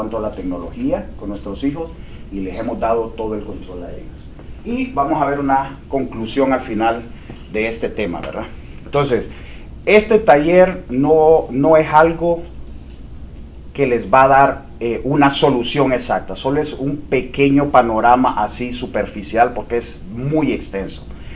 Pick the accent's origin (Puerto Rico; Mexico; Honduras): Honduras; Soy hispano, soy de Honduras.